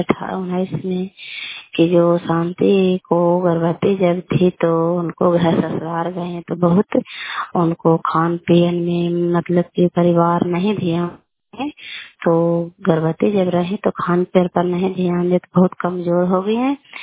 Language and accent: Hindi; Bihar, India; और घर कल्याणपुर वाली बेलछी पंचायत का खाम चांदी जिला लंदा का निवासी हूँ।